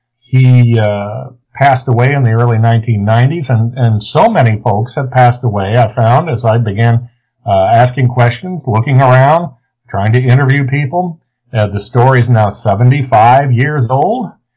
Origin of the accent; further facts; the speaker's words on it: Cape Girardeau, Missouri, United States; Well, I grew up in Cape Girardeau, and I'm a little embarrassed to say, when I moved away, that's when I first heard of the story.